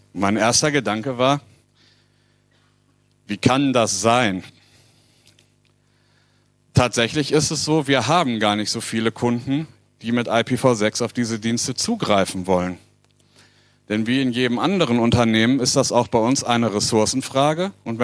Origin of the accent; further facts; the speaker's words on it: North Rhine-Westphalia, Germany; ich komme aus Nordrhein-Westfalen